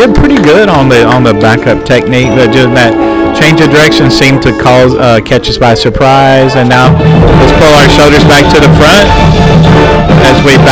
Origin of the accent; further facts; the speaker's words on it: Jacksonville, Alabama, United States; I am from Jacksonville, Alabama